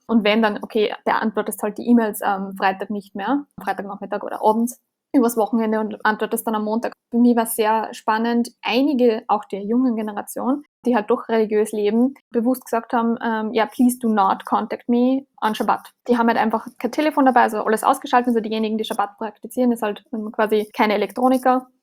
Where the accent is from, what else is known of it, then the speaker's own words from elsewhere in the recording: Austria; das können wir als Österreicher gar nicht